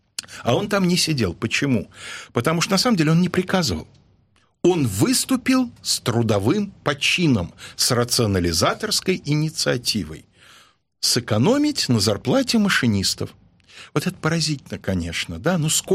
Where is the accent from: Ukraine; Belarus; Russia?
Belarus; это же Белоруссия. Даже я, внук крестьян, знаю, что в наших краях, а моя родная деревня, в общем, в том же направлении